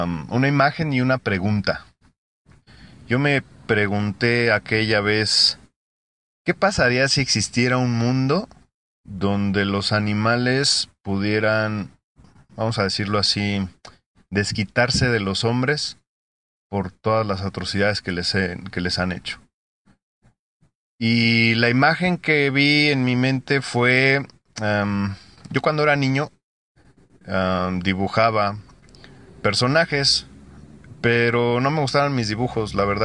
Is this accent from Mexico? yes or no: yes; Mexico; yo soy escritor mexicano. Radico en la Ciudad de México.